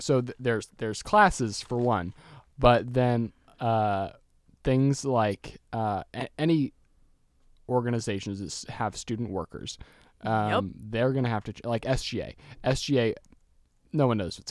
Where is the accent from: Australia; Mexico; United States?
United States; Texas; I'm from Texas, and apparently Texas A&M tweeted that they were able to move their labs online.